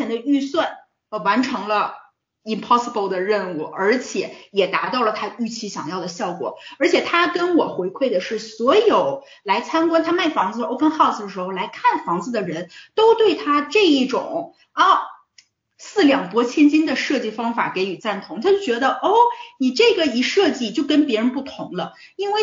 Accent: China; 因为我们是中国人嘛，我们是很爱热爱厨房，我们是很热爱烹饪的

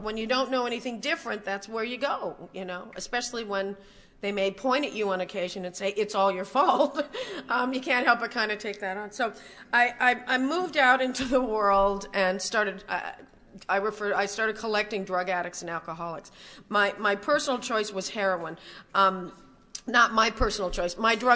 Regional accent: Van Nuys, California, United States; And I was raised in Van Nuys in this little two-bedroom house.

